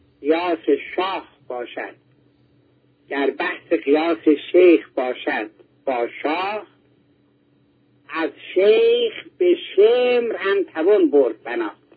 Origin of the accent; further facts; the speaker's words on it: Iran; خب این واقعا ما به هر روز به عنوان یک ایرانی از این که حقی از حقوق ملی ما بازیافته میشه ما خرسندیم.